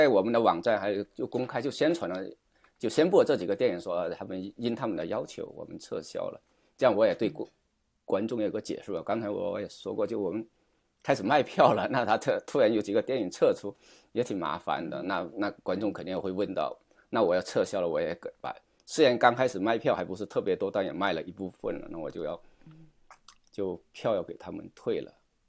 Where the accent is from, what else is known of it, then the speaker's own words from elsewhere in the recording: southern China, China; 因为我是从这中国南方农村出来的，我们家很少有这种表达，我们大家很多在中国长大人可能知道